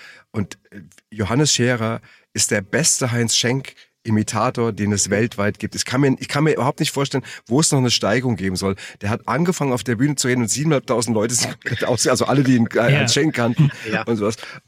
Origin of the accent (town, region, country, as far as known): Frankfurt, Hesse, Germany